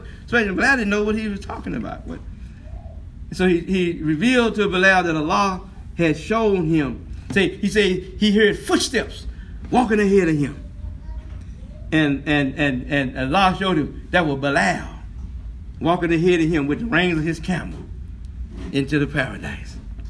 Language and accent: English; Houston, Texas, United States; I'm from Houston. You come to Houston, you can go almost anywhere.